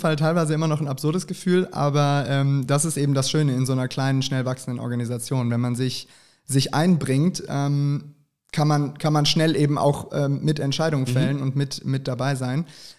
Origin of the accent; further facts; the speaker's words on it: Bergheim, North Rhine-Westphalia, Germany; Ich bin hier in Bergheim aufgewachsen, bin nach dem Zivi nach Karlsruhe, war aber auch nicht lange in Karlsruhe, sondern war dann eine Weile in Mexiko, hatte danach eine Station in Stuttgart, war dann in Köln, zwischendurch aber auch wieder in der Schweiz. Und jetzt bin ich seit 5,5 Jahren hier